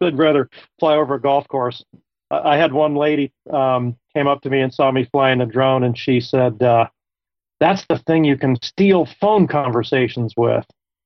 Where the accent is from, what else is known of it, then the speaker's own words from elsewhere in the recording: Utah, United States; I built a site here for my home state